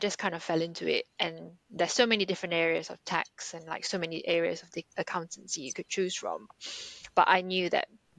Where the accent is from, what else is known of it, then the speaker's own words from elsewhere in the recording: Singapore; I grew up in Singapore